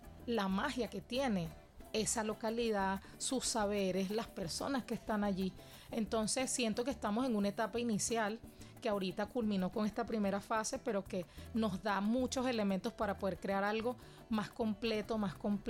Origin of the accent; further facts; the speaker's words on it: Caracas, Capital District, Venezuela; en mi caso personal yo no nací en La Sabana, yo no nací en Ocumare de la Costa, yo nací en Caracas. Pero toda mi crianza se basó en o estar estudiando acá en Caracas